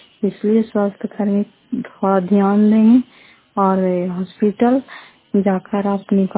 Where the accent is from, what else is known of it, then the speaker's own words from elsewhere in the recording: Nalanda, Bihar, India; फतेहपुर पंचायत मकरौता जिला नालंदा करापत्ता ब्लॉक के निवासी हूँ